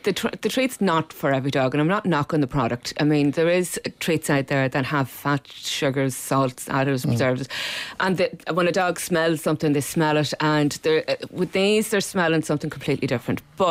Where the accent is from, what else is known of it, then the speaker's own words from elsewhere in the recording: Monaghan, Ulster, Ireland; I am from Monaghan, not Cavan